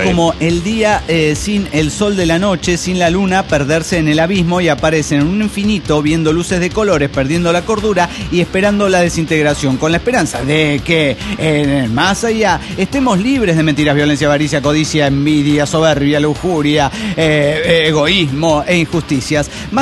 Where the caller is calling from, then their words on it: Oaxaca, Mexico; Hola, ¿cómo están? … de Oaxaca, México.